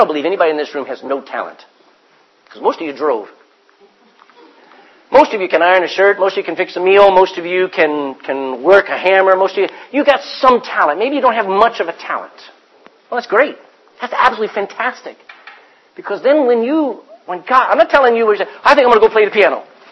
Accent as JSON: {"language": "English", "region": "Texas", "country": "United States", "tie": "born or raised there", "said": "I didn't even know where Ireland was. I grew up in Texas. Texans don't care about any place else but Texas."}